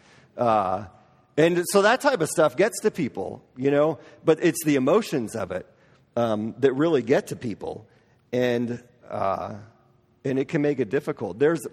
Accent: Midwest, United States; I'm from the Midwest. I love the Midwest. I miss the Midwest.

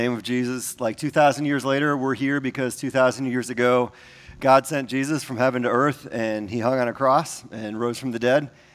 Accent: Milwaukee, Wisconsin, United States; because I'm from Milwaukee. And so it was a tough week to stay focused because I grew up in the 70s and 80s when the Packers were awful.

